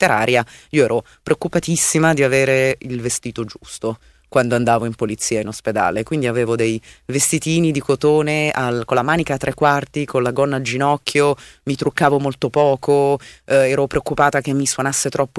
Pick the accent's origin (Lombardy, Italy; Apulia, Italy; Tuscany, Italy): Lombardy, Italy; Milan; Io sono nata e cresciuta a Milano, sono passata da quelle parti migliaia di volte